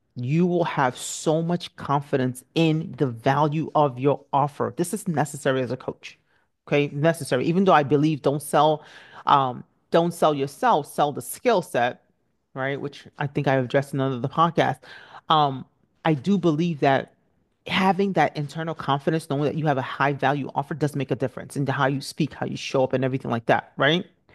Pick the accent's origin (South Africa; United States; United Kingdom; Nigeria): Nigeria; I'm Nigerian, so we sew a lot of clothes.